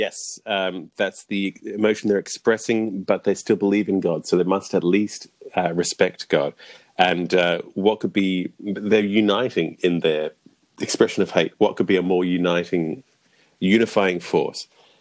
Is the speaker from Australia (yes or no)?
yes; Australia; Yeah, as I'm Aussie and you're British, I'm tempted to argue that we could see this as an affectionate jibe.